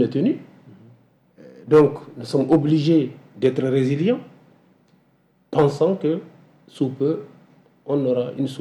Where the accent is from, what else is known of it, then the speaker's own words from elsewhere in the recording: Mali; Mais en tant que Malien, en tant qu'observateur, il est de mon devoir aussi de dire mon point de vue